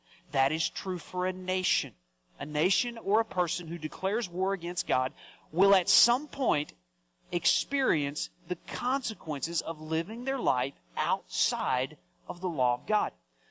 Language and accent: English; Oklahoma, United States; Now, I grew up in Oklahoma, okay? So this was like a daily occurrence down there for us, all right?